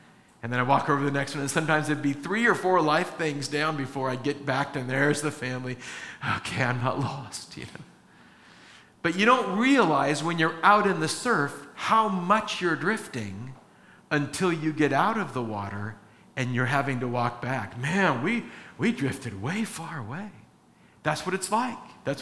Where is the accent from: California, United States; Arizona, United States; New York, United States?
California, United States; I grew up in Orange County, never learned how to surf.